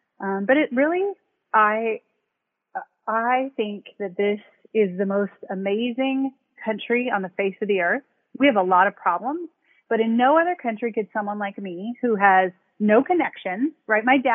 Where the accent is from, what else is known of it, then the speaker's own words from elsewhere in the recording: Pacific Northwest, United States; also born or lived in California; my folks, you know, moved up to our district when I was really little from California because they didn't want to raise us down there. They wanted to raise us in the Pacific Northwest.